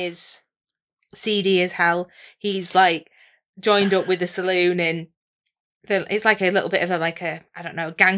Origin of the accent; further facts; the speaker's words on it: United Kingdom; But I'm not American. I'm British.